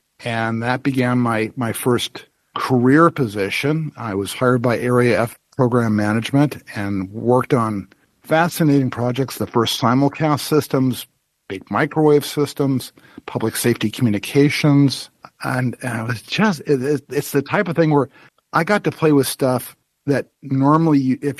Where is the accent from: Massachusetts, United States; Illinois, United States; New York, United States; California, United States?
California, United States; Los Angeles; Well, actually, I grew up in West Side. I went to Clover Avenue Elementary School, then Palms Junior, and then Hamilton High School.